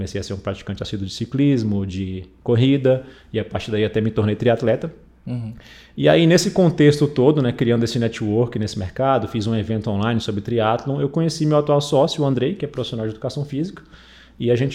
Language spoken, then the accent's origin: Portuguese; Brasília, Federal District, Brazil; born there; Como você já me apresentou. Sou nascido em Brasília aqui, mais especificamente em Ceilândia, uma região de cidade satélite aqui, inclusive considerada uma região violenta.